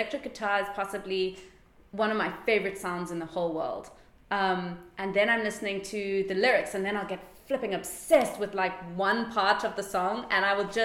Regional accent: Plettenberg Bay, Western Cape, South Africa; I grew up in Plettenberg Bay. I was kind of in the 90s, let's say, I was a child.

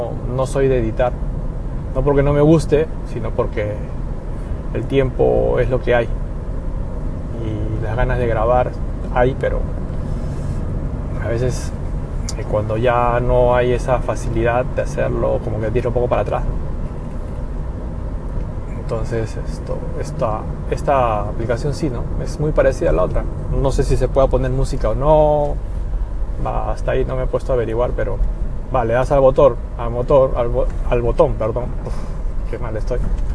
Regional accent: Peru; now in Japan; Soy peruano, residente aquí en Japón más de 20 años.

